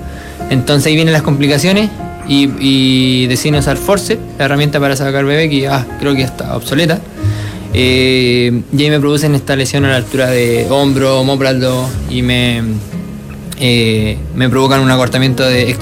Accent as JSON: {"language": "Spanish", "town": "Hualpén", "region": "Biobío", "country": "Chile", "tie": "born or raised there", "also_born_or_lived": "Talcahuano", "moved": "as an adult", "lives_now": "Santiago, Chile"}